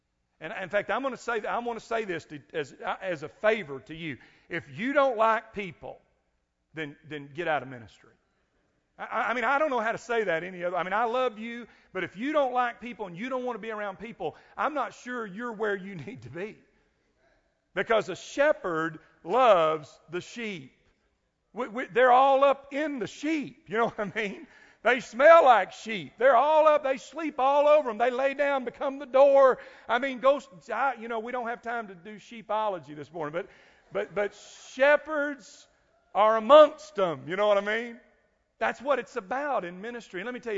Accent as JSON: {"language": "English", "town": "Cleveland", "region": "Tennessee", "country": "United States", "tie": "born or raised there", "said": "I grew up in Cleveland, Tennessee, world headquarters for the Church of God and the Church of God of Prophecy."}